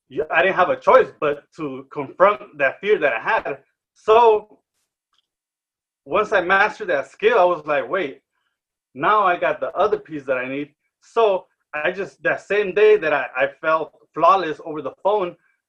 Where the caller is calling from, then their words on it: Rosarito, Baja California, Mexico; Today, I'm tuning in from Rosarito, Baja California.